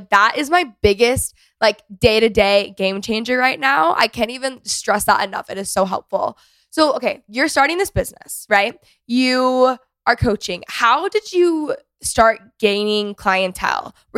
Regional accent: Texas, United States; I grew up in North Texas. And it's like one of the most competitive regions for sports.

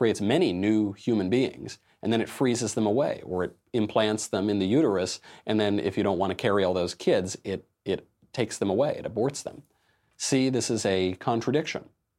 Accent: New York City, New York, United States; So I just as a New Yorker, as a descendant of Italian heritage, I just want to say, please don't blame him on us.

